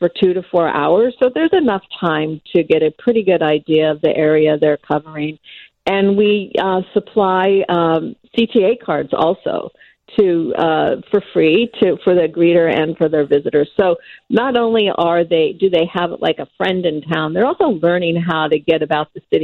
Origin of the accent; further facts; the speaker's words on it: West Coast, United States; now in Chicago, United States; I'm from the West Coast, and when I moved to Chicago, all I wanted to do was walk up and down the neighborhood streets